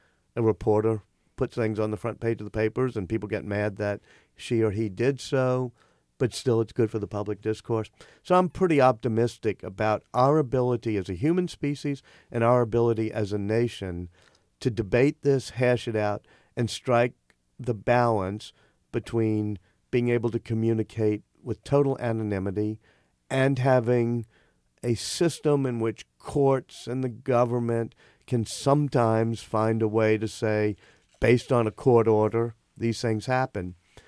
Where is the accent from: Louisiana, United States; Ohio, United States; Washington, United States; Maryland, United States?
Louisiana, United States; New Orleans; I didn't have that growing up in New Orleans.